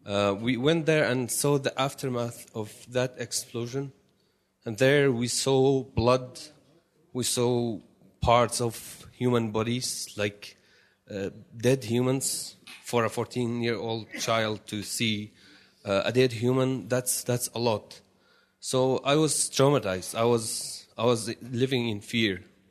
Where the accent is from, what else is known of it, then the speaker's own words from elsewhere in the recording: Kirkuk, Kirkuk Governorate, Iraq; I come from the mountains of Kurdistan, the Iraqi part of Kurdistan. I was born in Kirkuk. It's an oil-rich city of a very diverse population. of Muslims, Christians, Assyrians, Kurds, Arabs, who all live together in one city with peace for now.